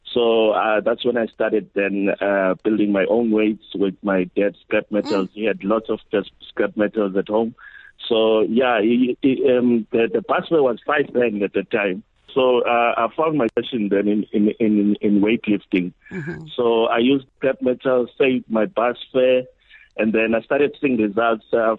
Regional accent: Edo, Nigeria; Yes, I'm from Edo. Edo in Valencia, one of the locations there.

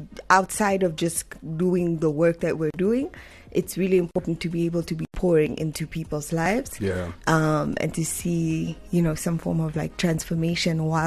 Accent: Windhoek, Western Cape, South Africa; I grew up in Vintu.

